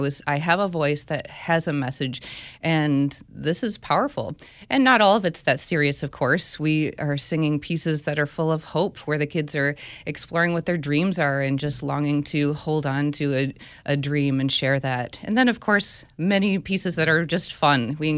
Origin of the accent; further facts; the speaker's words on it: New Hampshire, United States; moved away as an adult; Well, I grew up in New Hampshire, so I'm a Northeast girl, but I came out to the Midwest for college and then never went back.